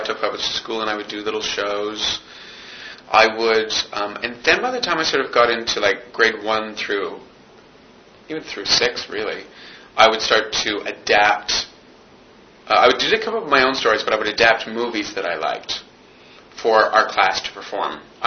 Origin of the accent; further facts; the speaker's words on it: Toronto, Ontario, Canada; I grew up in Toronto.